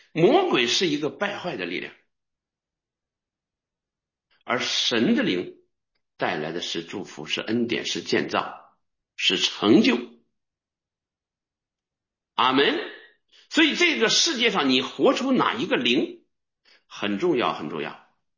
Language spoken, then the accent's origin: Chinese; Nehe, Heilongjiang, China; 我出生在东北黑龙江，哎，黑龙江下面有个齐齐哈尔，哎，齐齐哈尔下面有个什么讷河县，啊，现在叫讷河市。我们家离县城60里地，60里地，从小县城都没去过